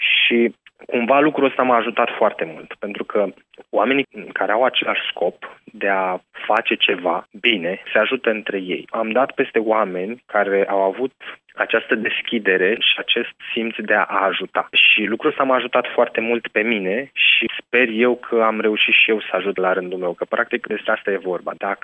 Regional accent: Romania; Când mă întreba cineva de unde sunt, sunt din România

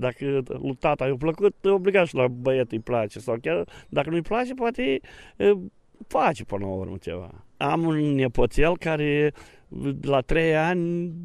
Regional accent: Ibănești, Botoșani County, Romania; sunt din Botoșani, Ibănești, reprezint zona Ibăneștiului, chiar dacă stau în altă zonă.

